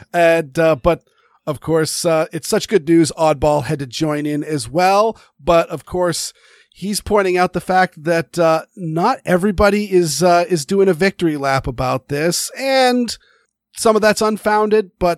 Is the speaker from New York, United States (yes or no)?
no; Maine, United States; because, of course, I grew up in Maine, and Maine concealed carry was